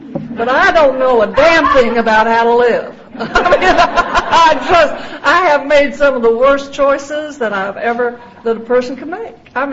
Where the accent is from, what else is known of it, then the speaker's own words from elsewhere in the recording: Fort Worth, Texas, United States; I grew up over in Fort Worth, and I was a pretty good student.